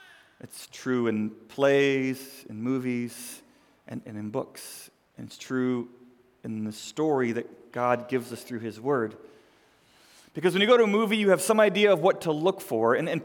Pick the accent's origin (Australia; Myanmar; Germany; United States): United States; St. Louis, Missouri; moved away; I grew up in St. Louis. I lived there for a while. I'm a Cardinals fan. We don't care as much about football there, but we like our baseball.